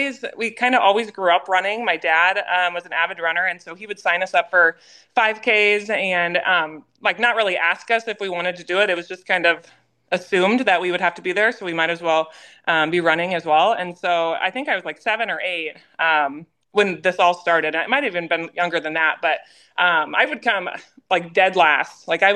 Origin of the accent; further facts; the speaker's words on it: Dumont, Iowa, United States; now in Omaha, United States; I grew up in Dumont, and … I graduated from Hampton in 2008.